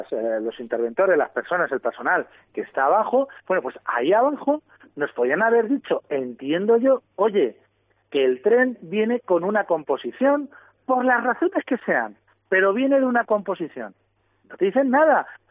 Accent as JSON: {"language": "Spanish", "town": "Daimiel", "region": "Castilla-La Mancha", "country": "Spain", "said": "yo soy de Daimiel y voy todos los días a Ciudad Real a coger el Avant"}